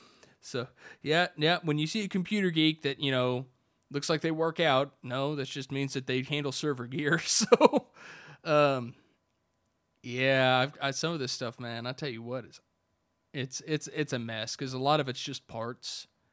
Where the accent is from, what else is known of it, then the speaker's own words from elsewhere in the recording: United States; And because I'm American, I didn't really think anything of it